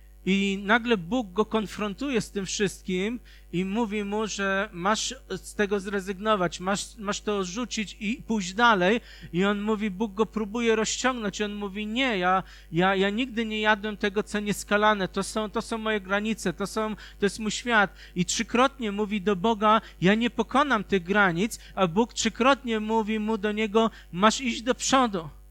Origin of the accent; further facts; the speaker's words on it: Lower Silesian Voivodeship, Poland; jak ja z Dolnego Śląska przyjechałem tutaj do was